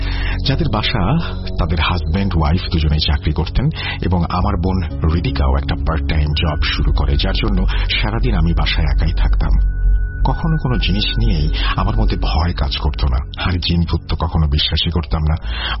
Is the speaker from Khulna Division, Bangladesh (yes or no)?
no; Tangail, Dhaka Division, Bangladesh; now in Dhaka, Bangladesh; আমার গ্রামের বাড়ি টাঙ্গাইল সদর। ছোটবেলা থেকে আমি খুব চঞ্চল প্রকৃতির ছিলাম